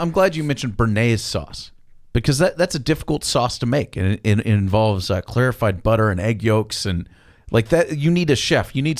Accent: Texas, United States; I, as a Texan and a Central Texan by birth and nature, I am averse to barbecue sauce in general

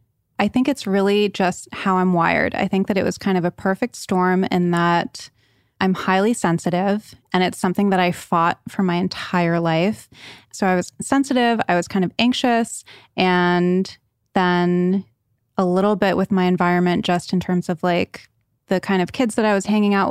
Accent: Rhode Island, United States; but I grew up in Rhode Island, really had everything, had a lot of opportunities and had a lot going on.

